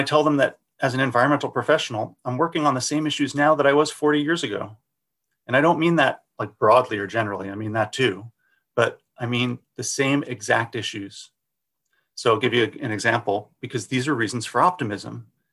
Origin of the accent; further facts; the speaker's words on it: New York City, New York, United States; So I grew up in Brooklyn, New York. So you couldn't go whale watching in New York when I was growing up